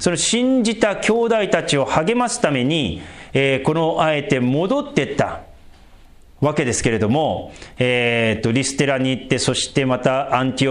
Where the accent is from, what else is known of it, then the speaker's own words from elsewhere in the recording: Sendai, Miyagi, Japan; 私は高速バスで自分の実家戻りますよ、仙台にね。